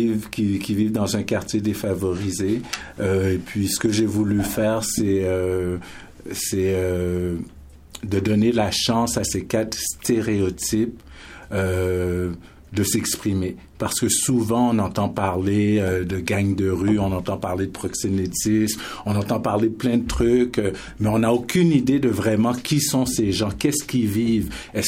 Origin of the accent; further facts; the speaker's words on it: Haiti; je suis haïtien, donc c'est sûr que c'est un problème qui me touche personnellement